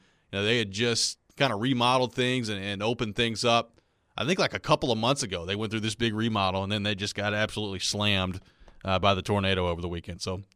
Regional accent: Hendersonville, United States; I mean, I grew up in the Hendersonville area, so seeing some of the photos yesterday of kind of daylight coming up, it's been wild to see.

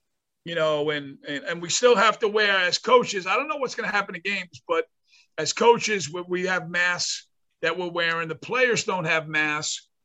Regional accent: North Bergen, New Jersey, United States; in New Jersey, like when where I grew up in North Bergen, which is a suburb of New York City.

